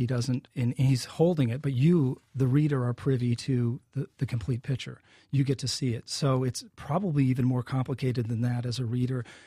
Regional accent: Michigan, United States; Well, and that story used a lot of my growing up in Michigan and a lot of sort of material from my real life.

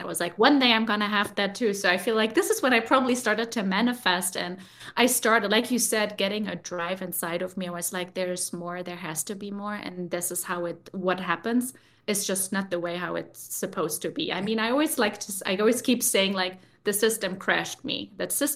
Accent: Poland; also born or lived in Germany; now in United States; I mean, I'm an immigrant for the second time. We immigrated from Poland to Germany, which wasn't an easy ride. So even now immigrating to America was also, it brought up past memories

